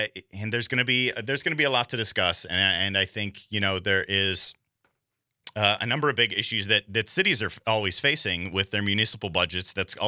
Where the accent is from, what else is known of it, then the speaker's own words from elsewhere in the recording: Pewaukee, Wisconsin, United States; I am a Waukesha County native. I grew up not far from here in Waukesha County. I grew up in Pewaukee schools and Brookfield churches and a lot of baseball fields all over Waukesha County.